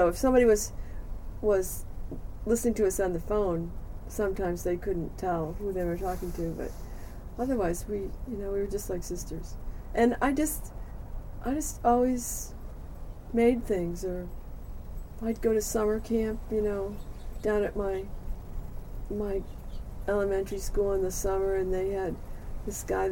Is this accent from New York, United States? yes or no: yes; Buffalo, New York, United States; born there; I was born in Buffalo, New York in 1942, and I'm part of a twin set.